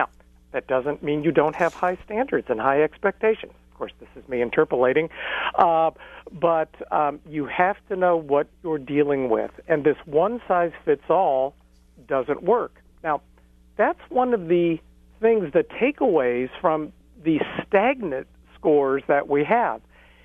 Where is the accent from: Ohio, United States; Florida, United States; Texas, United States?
Ohio, United States; I'm from Ohio, so I know a little bit what's going on in Cleveland.